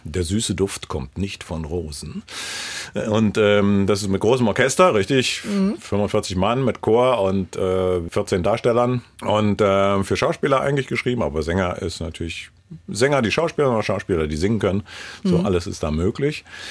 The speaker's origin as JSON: {"language": "German", "region": "East Germany", "country": "Germany", "tie": "born or raised there", "said": "Ich bin ja noch sozusagen im Osten zur Schule gegangen"}